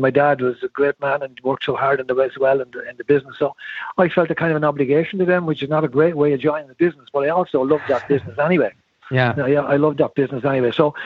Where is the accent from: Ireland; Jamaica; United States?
Ireland; Rosslare, Leinster; I was from Rosslare. Rosslare didn't even have a hurling team at the time.